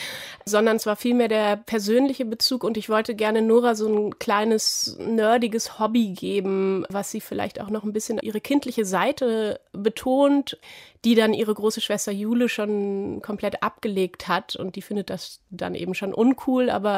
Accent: Berlin, Germany; Ich bin selber in Berlin aufgewachsen

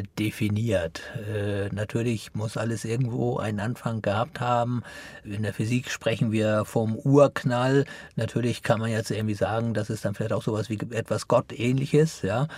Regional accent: Hamburg, Germany; Meine Brüder und ich, wir sind dann schon in Hamburg geboren, da zur Schule gegangen, haben studiert und ja, haben unseren Lebensmittelpunkt eben jetzt in Norddeutschland.

